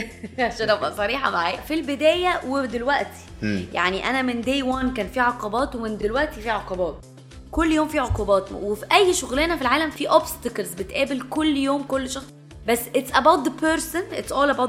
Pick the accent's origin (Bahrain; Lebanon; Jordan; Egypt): Egypt; born there; يعني انا هنا وشايفه ومولوده في البلد وحاسه بالشوارع والتاريخ والمتاحف، فهتطلع مني اكيد كمصريه او كاي حد مصري زيي